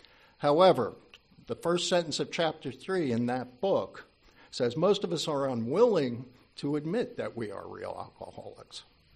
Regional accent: Ocean City, New Jersey, United States; also born or lived in Philadelphia / Cheltenham; we moved from Philadelphia, where I was born, Frankfurt Hospital. We grew up in just over the border in Cheltenham, so I was a city kid for a while, but then we moved down to Ocean City, New Jersey, where I graduated high school ultimately, and became a beach rat.

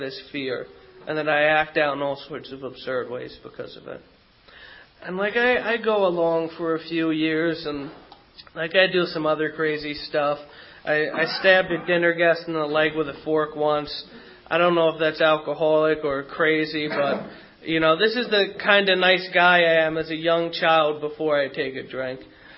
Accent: New Jersey, United States; I mean, I'm from Jersey and I really like it.

